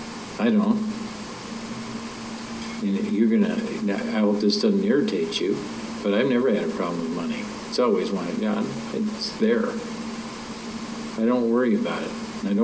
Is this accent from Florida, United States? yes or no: no; Wisconsin, United States; You can tell I'm from Wisconsin.